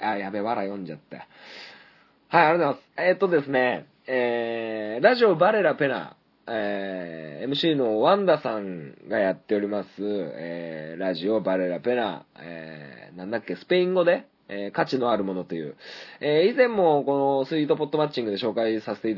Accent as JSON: {"language": "Japanese", "town": "Sanjo", "region": "Niigata", "country": "Japan", "said": "同じね、三条市のね、出身なんですよ、皆さん。"}